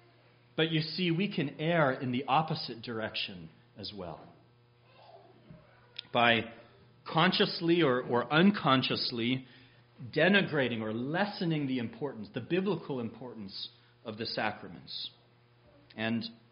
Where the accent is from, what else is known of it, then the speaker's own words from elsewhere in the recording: West Coast, United States; And I grew up on the West Coast, so you'll forgive the illustration.